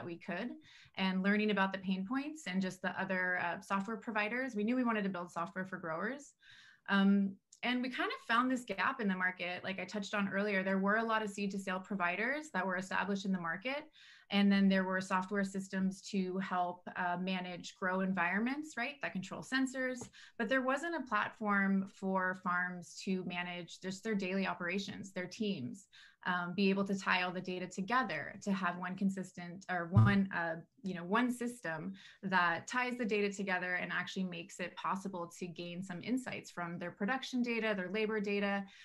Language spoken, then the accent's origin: English; San Diego, California, United States; But I grew up in San Diego, California in the late 80s, early 90s and got introduced to the plant pretty young.